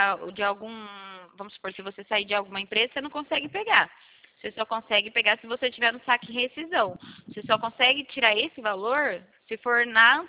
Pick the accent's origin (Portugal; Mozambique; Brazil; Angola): Brazil; São Carlos, São Paulo; Eu sou daqui de São Carlos, no estado de São Paulo.